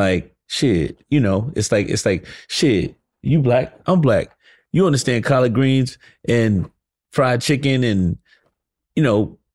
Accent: Atlanta, Georgia, United States; So and I'm from Atlanta. Like, I'm a real ATLian too, right?

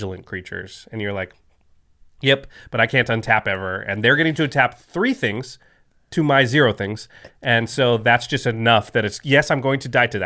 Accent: Portland, Oregon, United States; Well, next time, especially since I'm from Portland, but I was just there.

